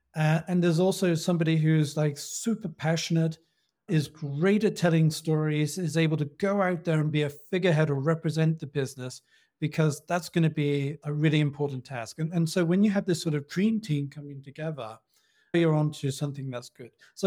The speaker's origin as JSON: {"language": "English", "country": "United Kingdom", "lives_now": "Austria", "said": "You can probably tell straight away I'm from the United Kingdom, but I've been living and working in Austria for the last 10 years."}